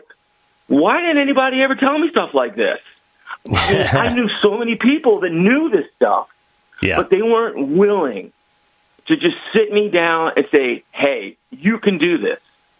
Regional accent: Philadelphia, Pennsylvania, United States; Of course, I'm from Philadelphia originally.

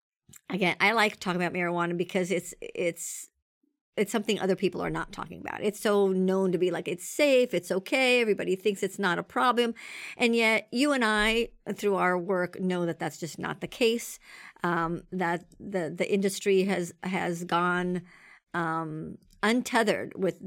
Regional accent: California, United States; We're both from California, so we have to talk about methamphetamine.

